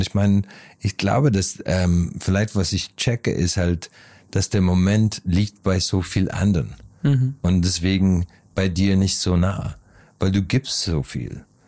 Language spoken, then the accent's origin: German; Ireland; German is a second language; Ich habe das in meiner Jugend in Irland in kleine Dörfer in einer Kneipe